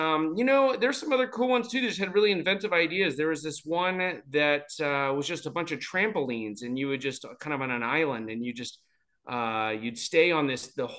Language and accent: English; California, United States; I came from California and doing law.